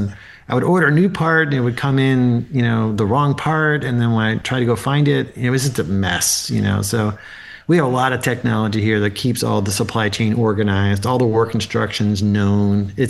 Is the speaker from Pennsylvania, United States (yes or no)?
yes; Philadelphia, Pennsylvania, United States; When I grew up in Philly, and when our cars broke down, we had to fix them, right?